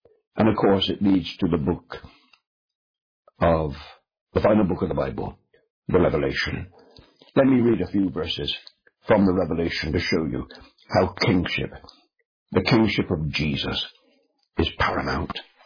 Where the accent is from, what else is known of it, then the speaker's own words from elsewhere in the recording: United Kingdom; Now, I come from the United Kingdom. For 300 years now, we have had a constitutional monarchy.